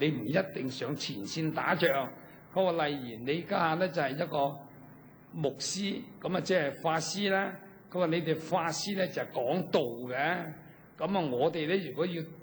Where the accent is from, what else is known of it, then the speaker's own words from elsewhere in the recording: Hong Kong; born there; 我就翻嚟香港。咁啊香港系我出生地啊，就算有咩嘢事，咁要我做，起碼我都識得聽，識得講啦